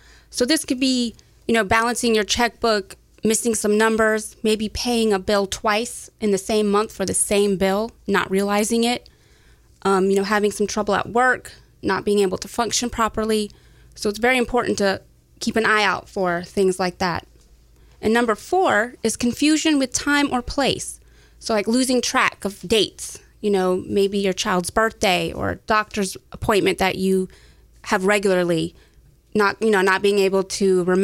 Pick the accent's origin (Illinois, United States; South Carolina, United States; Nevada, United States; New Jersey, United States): South Carolina, United States; Charleston; moved away as an adult; now in Greenville, United States; I'm from Charleston, South Carolina, born and raised. Lived there for about 20 years until I met my future husband, who was military. So the next 8 years, we traveled all around the East Coast, finally deciding to make Greenville our home